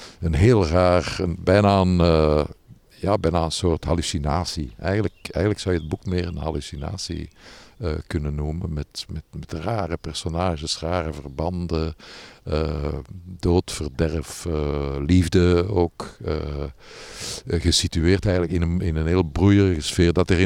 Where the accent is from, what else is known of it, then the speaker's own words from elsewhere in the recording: Brussels, Brussels-Capital Region, Belgium; Maar ik ben Brusselaar, dus ik ben, enfin, laten we zeggen, toch redelijk in twee talen opgegroeid.